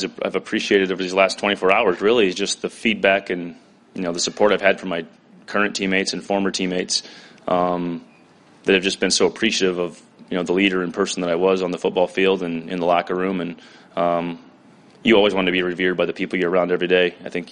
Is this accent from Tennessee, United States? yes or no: no; Iowa, United States; also born or lived in South Dakota; I grew up in South Dakota to Iowa to here